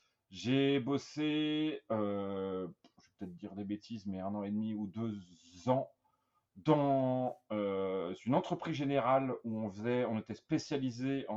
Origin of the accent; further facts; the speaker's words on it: Charly, Auvergne-Rhône-Alpes, France; also born or lived in Brussels, Belgium; Donc, moi, je suis français à la base, originaire de Charlie dans le 69. Et j'ai pas été pris en France en école d'architecture.